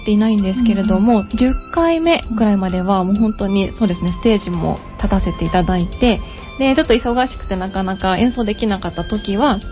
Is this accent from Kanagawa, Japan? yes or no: yes; Kawasaki, Kanagawa, Japan; 私の出身地であるその川崎市の多摩区では、